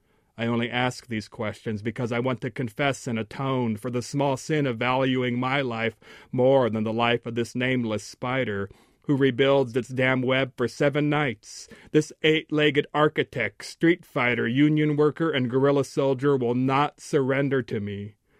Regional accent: United States; My idea of who I was as an Indian never fit with the mass culture's idea of being Indian.

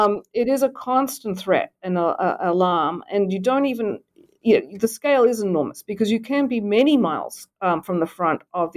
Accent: Australia; now in United States; Oh, absolutely. I grew up in Australia. I've been in the United States for about 30 years.

